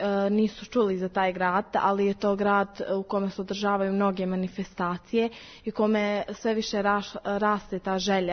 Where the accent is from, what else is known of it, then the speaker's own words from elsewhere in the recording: Tutin, Šumadija and Western Serbia, Serbia; dolazim iz Tutina, 3. godine gimnazije u Tutinu. Zapravo, Tutin je mali grad